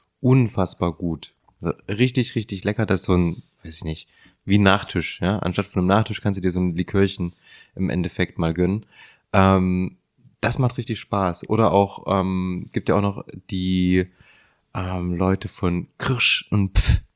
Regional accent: Leipzig, Saxony, Germany; wir sind alle aus Leipzig

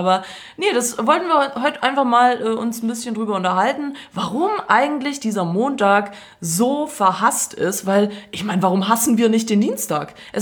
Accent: Stuttgart, Baden-Württemberg, Germany; Ich so, ja, woher kommen Sie denn? Und sie so, ja, da Reutlingen, die Ecke. Und ich so, ja, hier Stuttgart.

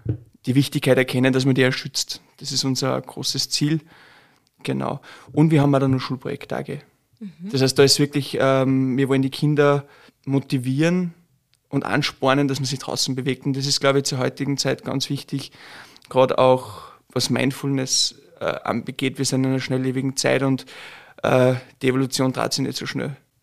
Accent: Upper Austria, Austria; ich bin aus der Region Steierland.

